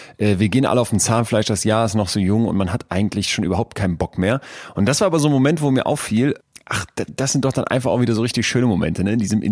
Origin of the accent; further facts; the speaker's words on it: Solingen, North Rhine-Westphalia, Germany; Und ich freue mich wirklich riesig, dass wir hier zurück in meine Heimat kommen. Denn wenn Solingen eine Sache weltberühmt macht